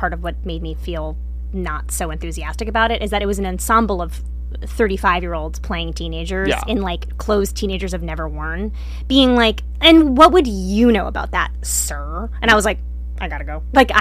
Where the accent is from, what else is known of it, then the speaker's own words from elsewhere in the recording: New York City, New York, United States; And we grew up in New York City.